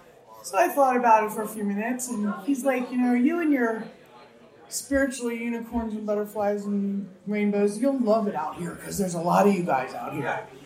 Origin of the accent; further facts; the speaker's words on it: East Coast, United States; And I'm from the East Coast.